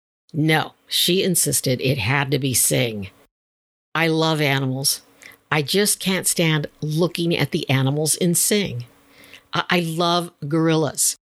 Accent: California, United States; In my home state of California, our forests continue to burn.

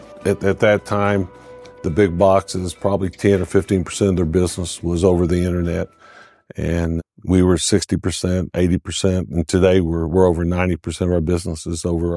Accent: Oklahoma, United States; I grew up in Oklahoma, went to Oklahoma University on a football scholarship

